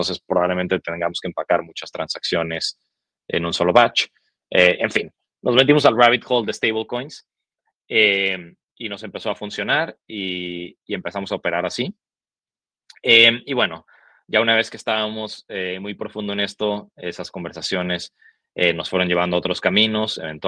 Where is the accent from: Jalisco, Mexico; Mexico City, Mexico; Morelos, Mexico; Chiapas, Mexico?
Jalisco, Mexico; Guadalajara; pues yo soy de Guadalajara, una ciudad que me fascina. Me encantaría algún día estar de vuelta por allá